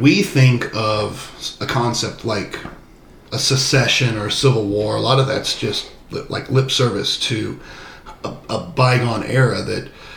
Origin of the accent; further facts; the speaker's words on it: Houston, Texas, United States; also born or lived in Corpus Christi; I grew up either here in Houston or down in Corpus.